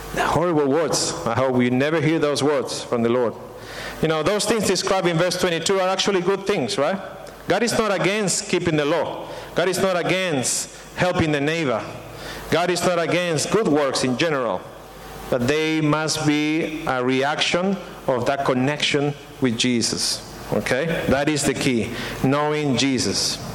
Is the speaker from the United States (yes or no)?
no; Lima, Peru; As you know, I come from Peru. I come from a town called Lima. Very crowded, it's very corrupted.